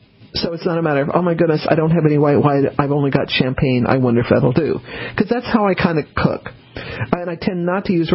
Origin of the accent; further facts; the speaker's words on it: the West, United States; See, I grew up in the West, so I'm used to quarter horses